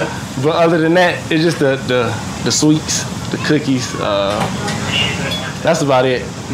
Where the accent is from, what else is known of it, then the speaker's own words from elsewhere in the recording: Florida, United States; And plus, I'm from Florida, so the heat feel good to me.